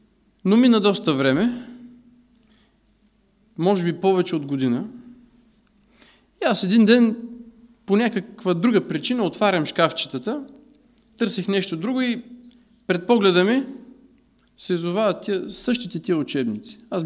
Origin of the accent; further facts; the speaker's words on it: Dobrich, Dobrich Province, Bulgaria; Има зима в Сандански, има зима в Перник, ама доброжанската зима си е доброжанска.